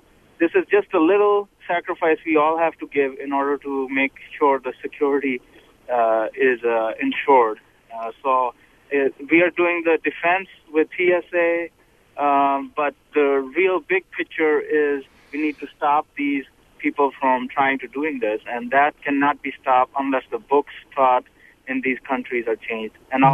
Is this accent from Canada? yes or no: no; Pakistan; I come from Pakistan